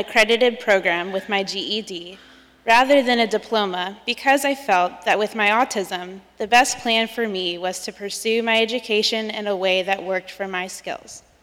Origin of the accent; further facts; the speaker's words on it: Australia; born there; I was born in Australia, a country where they had a female, unmarried, atheist prime minister when I was young.